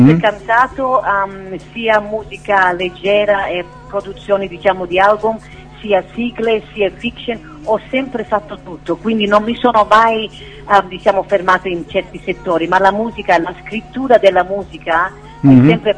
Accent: Melbourne, Victoria, Australia; Italian is a second language; now in Milan, Italy; sono nativo in Australia, però ho passato tanti anni anche qui. Vivo qui a Milano adesso. E diciamo che faccio avanti e indietro, perché tutta la mia famiglia è lì, i miei sono italiani, emigrarono loro negli anni 50.

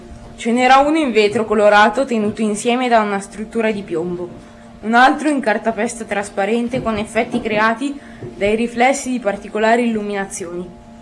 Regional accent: Desio, Lombardy, Italy; Siamo di Desio e sappiamo che nella nostra città si svolge ogni anno il concorso presepi.

